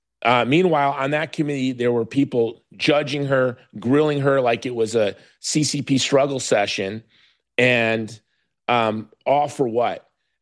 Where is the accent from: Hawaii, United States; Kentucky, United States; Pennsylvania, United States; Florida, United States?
Hawaii, United States; I'm from Hawaii. We call the United States the mainland, and Hawaii is an island.